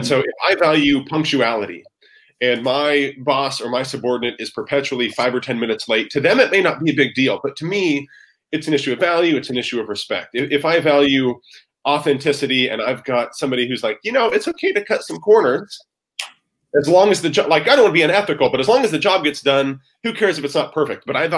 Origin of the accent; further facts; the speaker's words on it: Kansas, United States; And so I grew up in Kansas. We had historical markers where wagon trains headed west still leave their mark in the Kansas prairie, right?